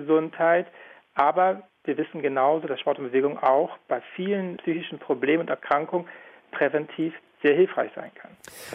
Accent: Switzerland; ich komme ja hier aus der Schweiz

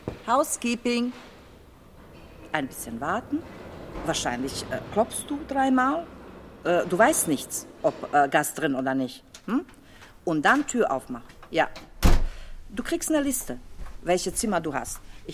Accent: Bosnia & Herzegovina; German is a second language; moved away as an adult; now in Frankfurt, Germany; Ich komme aus Jugoslawien, genau gesagt aus Bosnien. Ja. Seit 10 Jahren bin ich in Frankfurt. Mein Anfang hier ohne deutsche Sprache.

